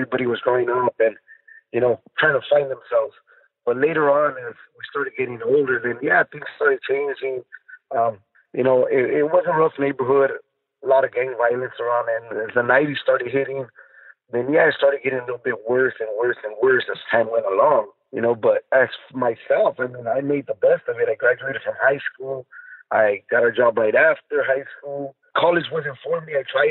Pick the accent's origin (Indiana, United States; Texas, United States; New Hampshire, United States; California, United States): California, United States; Los Angeles; I grew up in East Los Angeles.